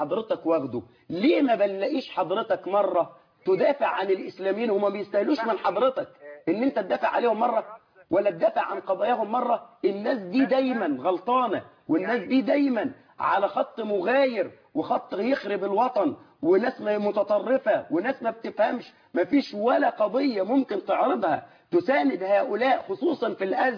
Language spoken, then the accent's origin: Arabic; Suez, Suez Governorate, Egypt; وإحنا ناس من السويس وعايشين في السويس